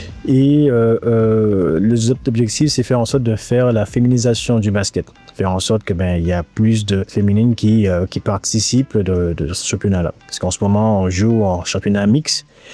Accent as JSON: {"language": "French", "country": "France", "said": "parce que en tant que Français, on est sur les podiums"}